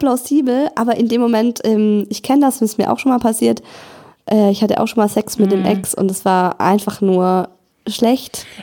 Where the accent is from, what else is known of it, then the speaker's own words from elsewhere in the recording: Cologne, North Rhine-Westphalia, Germany; Ich bin zurück in meine Heimat nach Köln gezogen und musste mit 33 Jahren bei Null anfangen